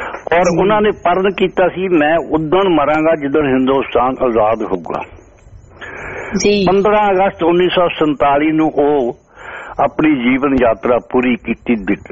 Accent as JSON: {"language": "Punjabi", "town": "Tahan", "region": "Punjab", "country": "India", "moved": "yes", "lives_now": "Brisbane, Australia", "said": "ਤੇ ਮੈਂ ਮੇਰਾ ਪਿੰਡ ਉੱਥੇ ਟਾਹਾਂ ਹੈ ਜੀ"}